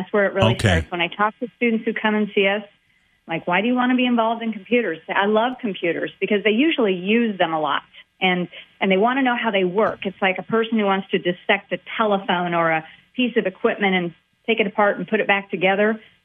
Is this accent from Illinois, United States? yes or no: yes; Charleston, Illinois, United States; born there; I was born in Charleston, Illinois, where Eastern Illinois University